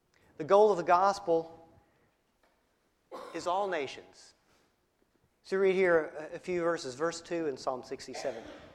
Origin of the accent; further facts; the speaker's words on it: Virginia, United States; I didn't like to drive in the snow, even though I was from Virginia.